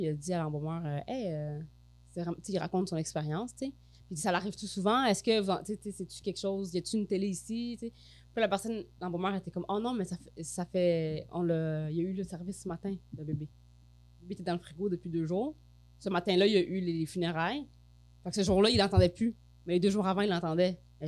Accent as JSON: {"language": "French", "region": "Quebec", "country": "Canada", "tie": "born or raised there", "said": "Tu sais, nous, on est des Québécois. Mm. Nous, au Québec, on a grandi ici."}